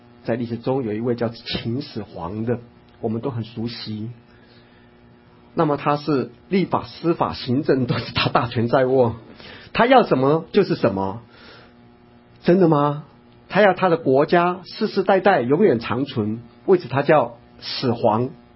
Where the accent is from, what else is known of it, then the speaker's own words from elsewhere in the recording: United States; 连我从美国来的一来也知道他多么害怕